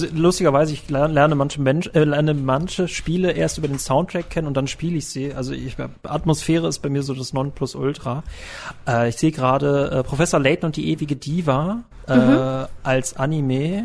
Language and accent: German; North Rhine-Westphalia, Germany; Ich bin nicht auf dem Land aufgewachsen. Ich weiß nicht, was NRW mir gebracht hat